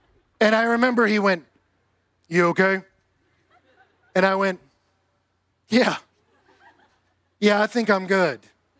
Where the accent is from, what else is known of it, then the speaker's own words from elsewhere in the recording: Houston, Texas, United States; So I'm from Texas originally. Okay, 7 or 8, all right. And so I grew up going to the Houston Livestock Show and Rodeo every single year